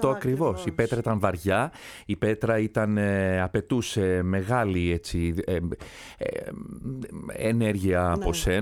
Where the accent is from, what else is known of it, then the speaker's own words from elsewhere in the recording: New Jersey, United States; Ήταν το αστείο στο σχολείο, που θα πας το Πάσχα, και έλεγα στο χωριό μου, στο Νιου Τζέρσι, ενώ οι άλλοι πηγαίνανε στα άλλα χωριά. Ναι. Εγώ γεννήθηκα εκεί και η αδερφή μου